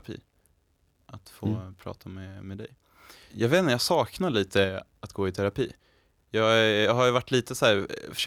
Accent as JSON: {"language": "Swedish", "country": "Sweden", "moved": "yes", "said": "mina befintliga vänner hemma i Sverige"}